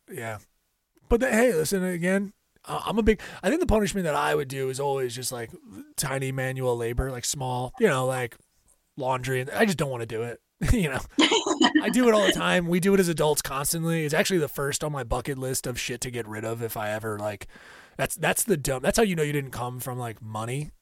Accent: New Jersey, United States; I'm from Jersey. Love the Pine Barrens.

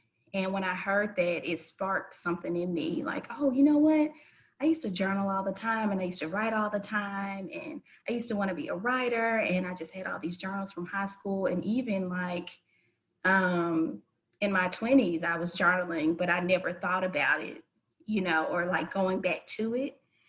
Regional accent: Memphis, Tennessee, United States; I am 34 years old, born and raised in Memphis, Tennessee.

